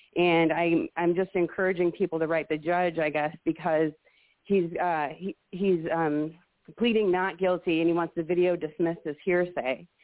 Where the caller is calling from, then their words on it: Macomb, Michigan, United States; I'm calling from Macomb, Michigan.